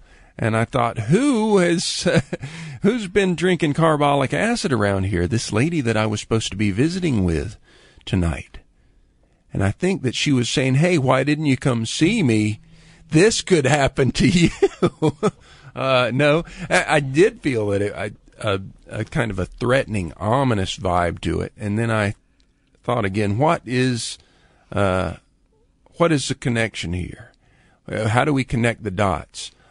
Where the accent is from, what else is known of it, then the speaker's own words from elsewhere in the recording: Lakeland, Florida, United States; a newspaper from Lakeland, Florida, my hometown, in the 1890s. We had some family that had already come to Lakeland by 1890